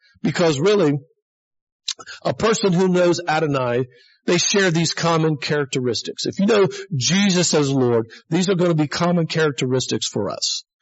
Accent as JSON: {"language": "English", "region": "Florida", "country": "United States", "said": "And so, you know, I'm from Florida, man. We go to the beach on Christmas Day sometimes. I mean, it's so hot in Florida in December."}